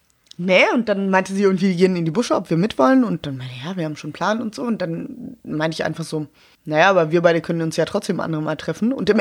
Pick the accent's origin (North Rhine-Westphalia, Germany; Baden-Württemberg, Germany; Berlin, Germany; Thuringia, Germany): Berlin, Germany; Ich bin eine Berlinerin